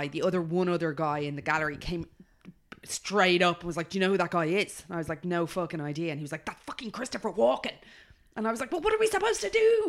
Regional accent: Australia; I'm just constantly an Australian.

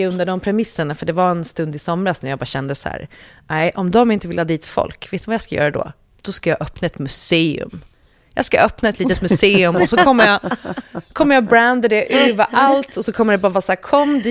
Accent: Gotland, Sweden; om jag som gotlänning

